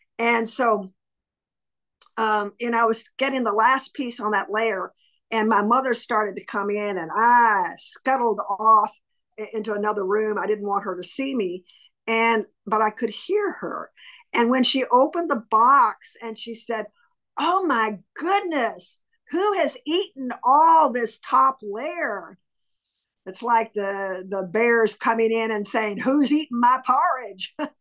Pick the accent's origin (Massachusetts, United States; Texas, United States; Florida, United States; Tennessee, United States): Tennessee, United States; Nashville; I come from Nashville, Tennessee.